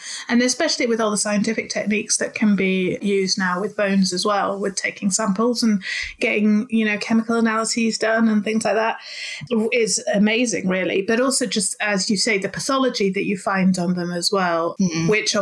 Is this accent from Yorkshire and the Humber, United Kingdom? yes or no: yes; Leeds, Yorkshire and the Humber, United Kingdom; moved away as an adult; now in South East England; I'm from Leeds, but you can't really tell that much anymore because I came down south, married a southerner, worked at a palace and lost most of my accent.